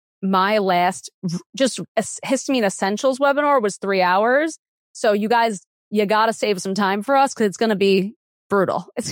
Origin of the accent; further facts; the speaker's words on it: New York, United States; I'm a New Yorker and obviously New Yorkers go out to dinner at like 9:30 p.m.